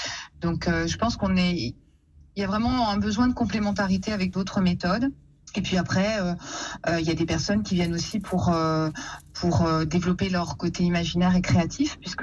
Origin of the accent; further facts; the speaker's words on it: Bourgogne-Franche-Comté, France; quand j'étais donc dans ma région d'origine, en Bourgogne